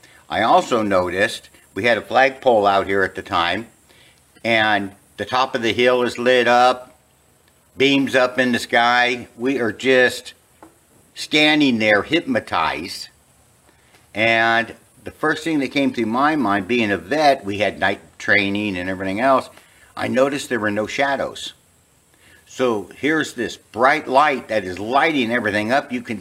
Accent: California, United States; I was raised in California.

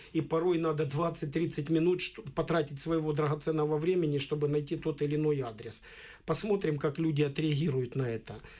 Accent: Khartsyzk, Donetsk Oblast, Ukraine; Я вам приведу пример, когда я в родном городе Харциске пытался, мне труднее было в Харциске сделать, чем в областном совете.

